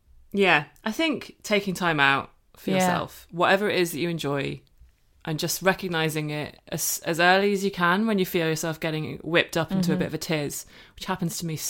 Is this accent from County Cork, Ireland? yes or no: yes; Cork, County Cork, Ireland; now in United Kingdom; I'm from Cork. So yeah. Even though I don't sound like it, I lost my accent when I moved back to the UK.